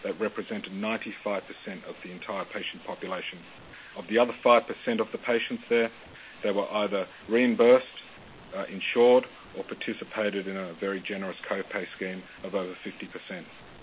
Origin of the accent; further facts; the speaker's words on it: Australia; accent: Australian; I am Australian. I have an Australian accent